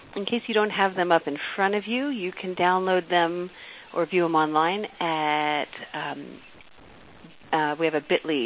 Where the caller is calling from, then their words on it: San Francisco, California, United States; I'm calling you from the Astronomical Society of the Pacific in San Francisco, California.